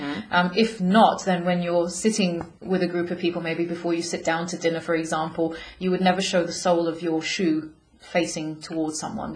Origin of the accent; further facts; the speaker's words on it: England, United Kingdom; born there; also born or lived in Saudi Arabia; I was born in England